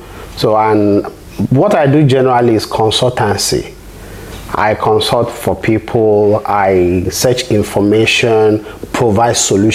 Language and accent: English; Nigeria; Our citizenship as a Nigerian is bastardized, but we still have to remind the politicians that we are citizens